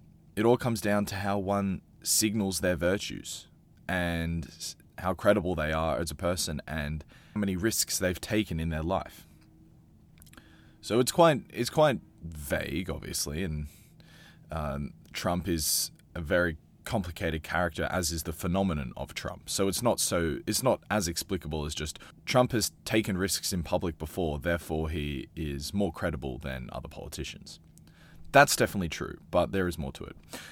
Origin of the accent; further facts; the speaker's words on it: Australia; now in Europe; And I'm an Australian living in Europe.